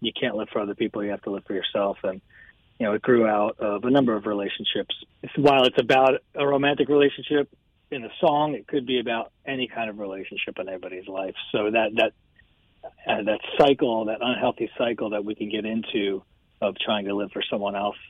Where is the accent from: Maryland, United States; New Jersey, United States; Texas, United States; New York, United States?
New York, United States; Bedford Hills; I was born and raised in Bedford Hills, went to Fox Lane